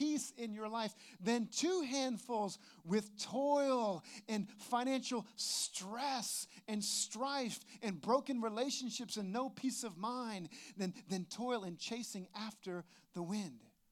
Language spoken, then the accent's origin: English; New Orleans, Louisiana, United States; A few years ago, I was down in New Orleans visiting my family for Thanksgiving. That's my hometown, and we go down there.